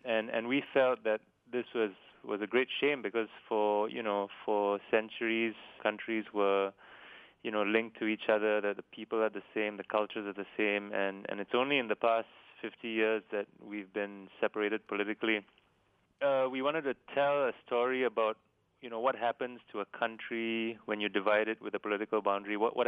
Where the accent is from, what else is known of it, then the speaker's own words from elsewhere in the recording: Singapore; growing up in Singapore